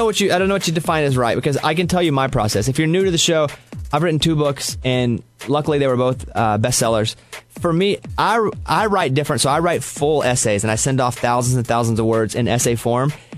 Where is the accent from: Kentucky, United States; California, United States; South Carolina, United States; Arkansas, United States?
Arkansas, United States; I grew up in Central Arkansas at a school. We graduated 48 kids, I believe. We were the largest graduating class in years at my school. We're a small town, very poor school.